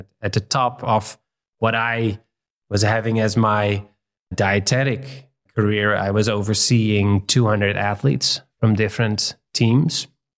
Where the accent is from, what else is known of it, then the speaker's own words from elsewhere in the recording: Netherlands; So I am from the Netherlands, which is a small country in Western Europe, and we have 17 million people over there, and it's probably one-fifth the size of Arizona. So it's sort of crowded